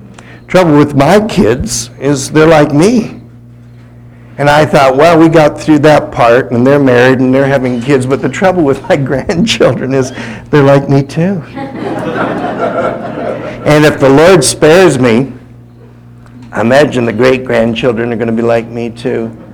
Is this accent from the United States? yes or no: no; Canada; Now this might be hard for me as a Canadian to say to you in America today